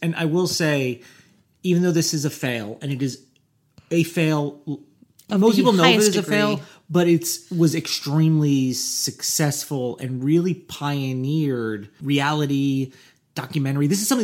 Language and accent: English; Midwest, United States; so I grew up in the Midwest.